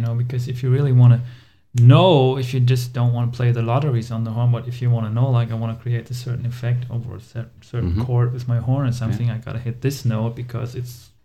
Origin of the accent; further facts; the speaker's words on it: Germany; English is a second language; I used to play for a couple of years. I used to play in the Germany's youth jazz, national youth jazz band, jazz ensemble.